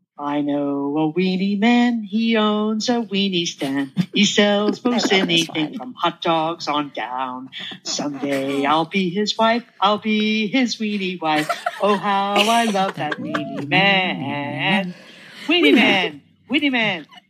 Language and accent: English; Tomball, Texas, United States; I'm from Tomball, Texas.